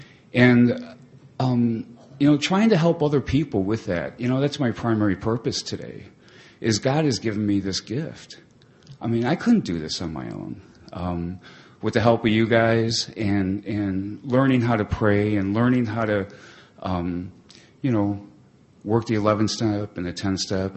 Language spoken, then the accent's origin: English; Chicago, Illinois, United States; We're really poor kids growing up in Chicago, you know, no electricity, turned off several times, you know.